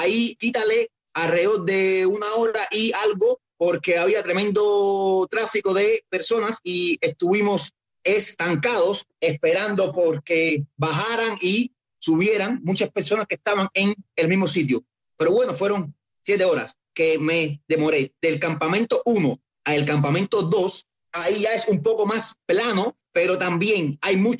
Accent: Cuba; creo que soy el primer cubano que ha logrado rebasar los 6.962 metros que tiene el Aconcagua

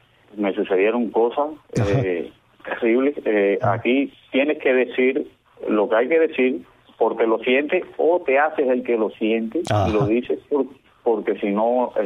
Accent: Arroyo Blanco, Sancti Spíritus, Cuba; nací en un pueblecito de aquí de Jatibonico, Arroyo Blanco, es del tamaño de un pañuelo, por decir, pero es el lienzo más hermoso que recuerdo en mi corazón. Ahí nací, me crié, tengo 41 años

